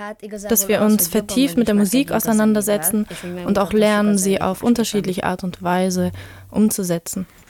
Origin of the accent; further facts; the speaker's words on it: Budapest, Hungary; German is a second language; Wir kommen aus Ungarn, aus Budapest, aus der Krúdi Gyula Grundschule. Ich bin halb Pole und halb Ungar, weil mein Vater Ungar ist und meine Mutter Polin.